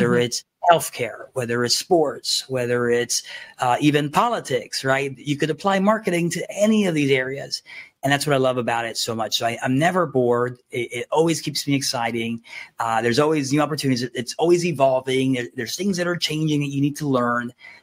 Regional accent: Miami, Florida, United States; So back when I was a young kid, I was growing up in Miami. I'm a first generation American, meaning that my mom is an immigrant.

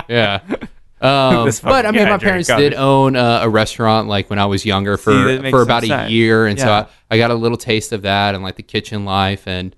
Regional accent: Boyd, Texas, United States; I mean, especially growing up in Boyd, rarely left Texas.

